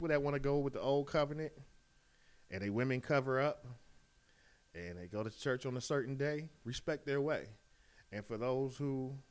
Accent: United States; we grew up in America. We're Christians.

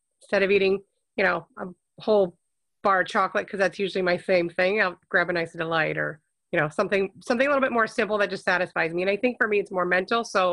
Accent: Cambridge, Ontario, Canada; now in San Antonio, United States; Well, I'm Canadian. So I'm actually from Cambridge, Ontario, and I moved to San Antonio, Texas 11 years ago.

